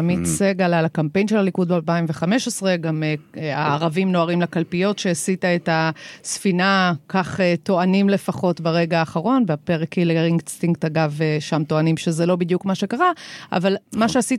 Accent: Jerusalem, Jerusalem District, Israel; אני ירושלמית במקור

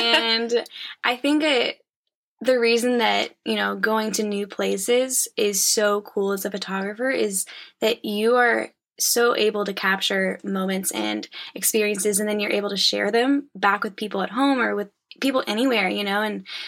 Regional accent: Kansas, United States; I mean, I'm from Kansas. There's not a whole bunch of unique landscape. There's a lot of flat land, which is beautiful.

